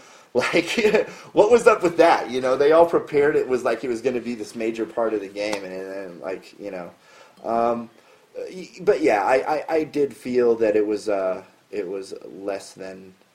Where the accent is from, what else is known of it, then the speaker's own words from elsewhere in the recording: Colorado, United States; I'm from Colorado. I rep Colorado to the fullest.